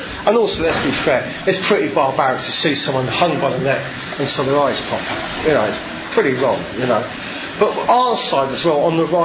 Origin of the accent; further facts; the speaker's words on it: London, United Kingdom; even I'm a Cockney